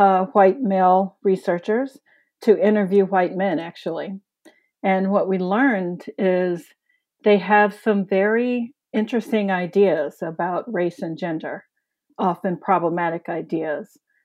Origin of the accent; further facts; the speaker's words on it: Chicago, Illinois, United States; as a working class city kid, I grew up in Chicago.